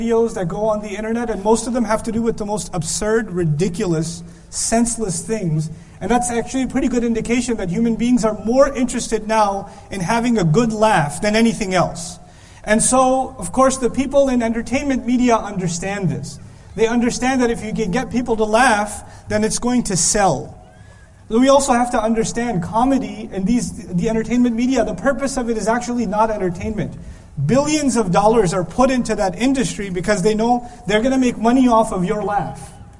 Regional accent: United States; It's cold for you, it's not cold for me. I'm from America.

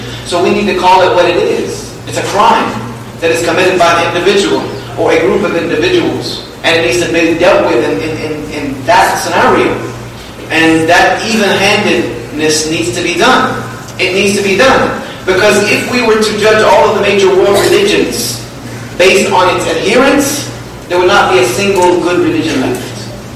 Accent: the South, United States; I'm from the South. We don't use grammar.

